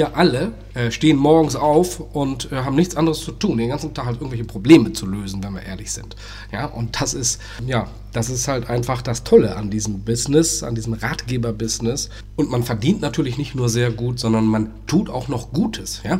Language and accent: German; Lower Saxony, Germany; born there; ich bin 47 Jahre, komme gebürtig aus Niedersachsen, aus Deutschland natürlich.